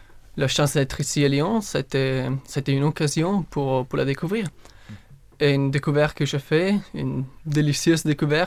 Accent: Veneto, Italy; French is a second language; now in France; je viens de l'Italie. Je suis étudiant étranger ici à l'ENS

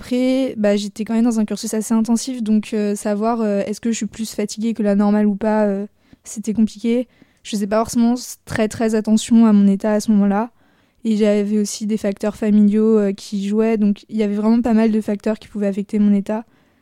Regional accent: Blois, Centre-Val de Loire, France; parce que je venais de Blois à la base.

